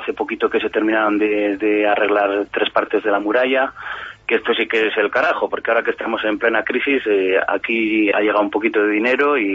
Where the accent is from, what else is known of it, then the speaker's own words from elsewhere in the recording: Duruelo, Castile and León, Spain; Somos oriundos de Duruelo y bueno, pues conocemos a los ganaderos de la zona